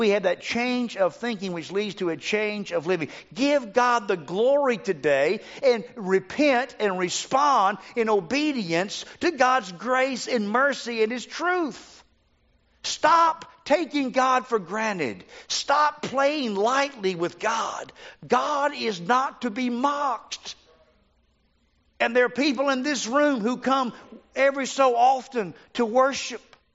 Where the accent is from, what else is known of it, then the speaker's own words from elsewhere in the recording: the South, United States; born there; deep-fried southern environment where everybody is a Christian because I was born in the South.